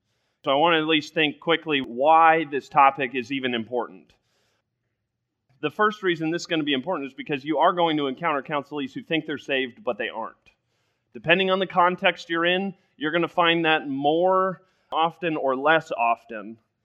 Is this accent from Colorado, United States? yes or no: yes; Littleton, Colorado, United States; I grew up in Littleton, Colorado, came out to Purdue University because everybody in my family basically went to Purdue